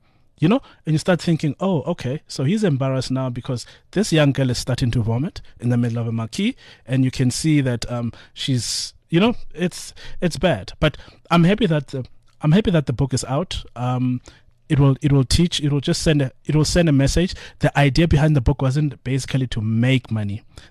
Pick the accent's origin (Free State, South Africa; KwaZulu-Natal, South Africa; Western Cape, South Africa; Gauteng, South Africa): Gauteng, South Africa; Atteridgeville; Attridgeville.